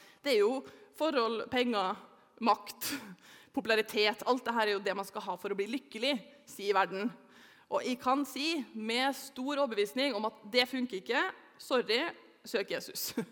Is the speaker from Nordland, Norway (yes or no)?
no; Molde, Møre og Romsdal, Norway; Jeg kommer fra Molde.